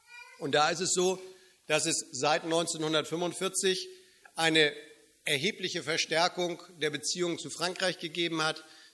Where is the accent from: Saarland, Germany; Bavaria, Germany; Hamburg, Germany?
Hamburg, Germany; ich komme ja aus Hamburg